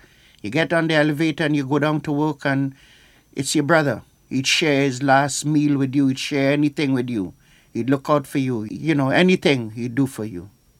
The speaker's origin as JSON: {"language": "English", "country": "St. Vincent & Grenadines", "said": "I am from St. Vincent, West Indies, and I've been a Sandhog for 23 years."}